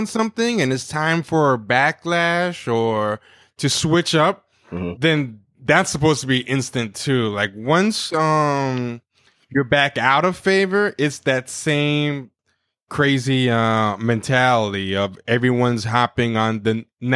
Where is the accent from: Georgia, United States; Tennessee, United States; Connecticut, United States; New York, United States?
New York, United States; And sometimes I don't even want to say I'm from New York.